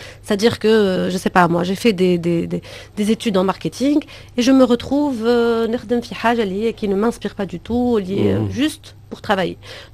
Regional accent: Tunisia; عندنا في تونس le taux de chômage il est de 24%

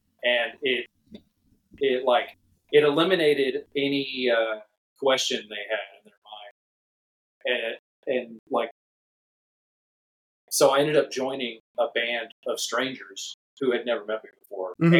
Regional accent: Texas, United States; Because, I mean, growing up in Texas, you're just surrounded by it.

